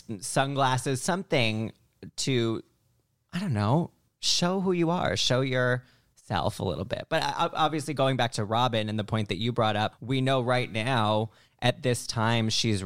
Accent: New York, United States; I'm of the mentality, I think, as a New Yorker living in California prior

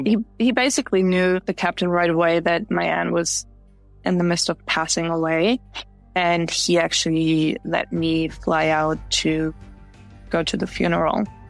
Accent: Germany; I was in Germany, because I am from Germany.

